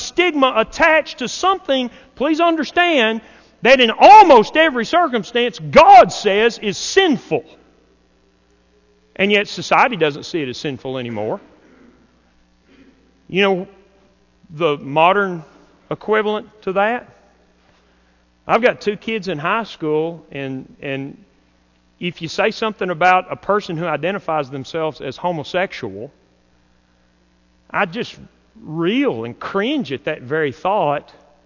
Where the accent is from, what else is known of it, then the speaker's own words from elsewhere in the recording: Slaton, Texas, United States; My neighbors, our next-door neighbors, when I was growing up in Slayton, Texas, they were getting a divorce.